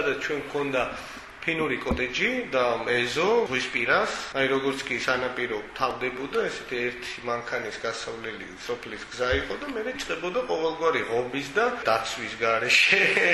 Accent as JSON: {"language": "Georgian", "town": "Gulripshi", "region": "Abkhazia", "country": "Georgia", "tie": "born or raised there", "said": "აი ბავშვობის ბიჭობა გავიარე, გავიზარდე მე გულრიფში."}